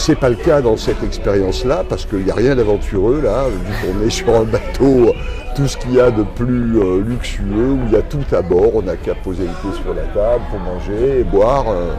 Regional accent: Auvergne-Rhône-Alpes, France; donc je suis auvergnat d'origine et je suis toujours auvergnat aujourd'hui. Voilà. J'ai 70 ans.

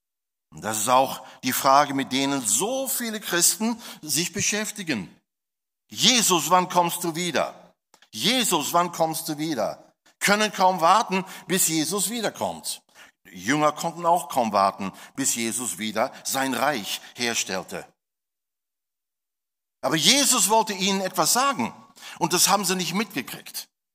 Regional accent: Australia; German is a second language; Wisst ihr, wo Paradies ist? Bei uns in Australien. Okay, das war der erste, letzte deutsche, australische Witz, den ihr heute hört.

